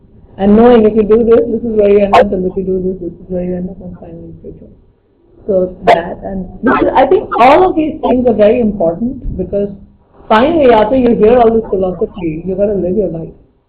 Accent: India; we all have very nice value systems that come from just growing up in India.

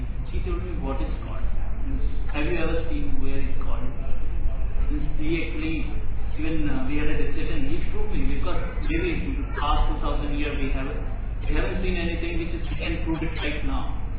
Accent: India; From India.

